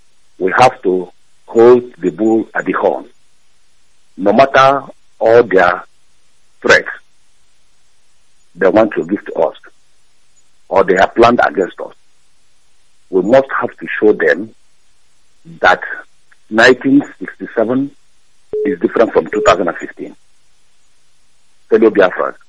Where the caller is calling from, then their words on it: Ukraine; I'm calling from Ukraine.